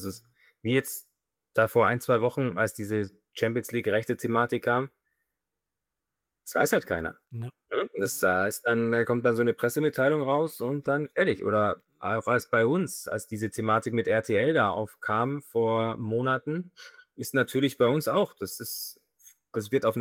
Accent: Bavaria, Germany; born there; bin in Oberbayern geboren und ich wohne in München

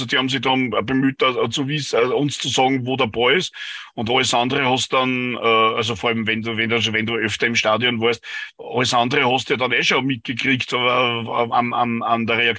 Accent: Vienna, Austria; Aber wie gesagt, da bei uns in Wien

